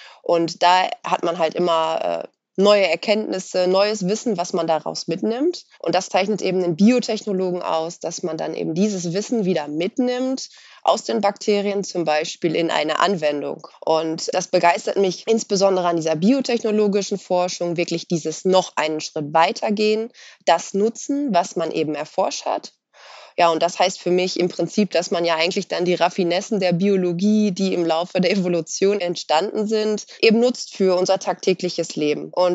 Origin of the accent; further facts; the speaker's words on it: North Rhine-Westphalia, Germany; Also ich komme aus Ostwestfalen, ich habe auch hier studiert.